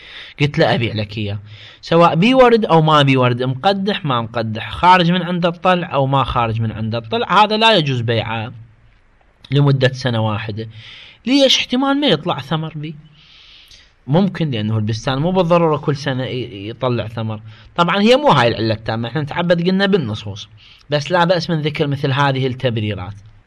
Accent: Karbala, Karbala Governorate, Iraq; في بعض الاسواق عندنا في كربلاء يباع

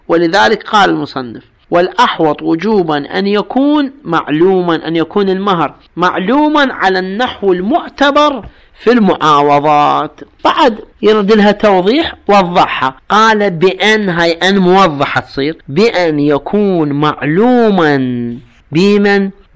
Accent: Iraq; بينما عندنا بالعراق.

